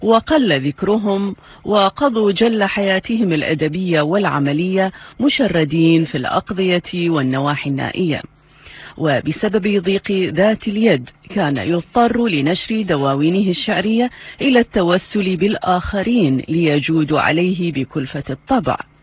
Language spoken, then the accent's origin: Arabic; Iraq; نشعر بأننا كعراقيين مدينون